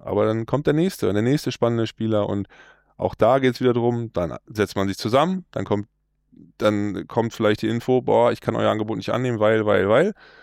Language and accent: German; Germany; Also ich komme zwar hier aus der Nähe, aber als ich 2006 die Chance hatte, hier in Hamburg zu spielen, da war ich Feuer und Flamme.